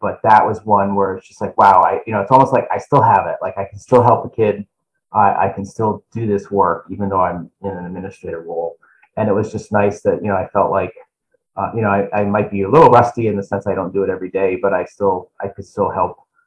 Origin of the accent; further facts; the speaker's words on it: Massachusetts, United States; Well, I'm from Massachusetts, so I'm going to have to say Fenway Park.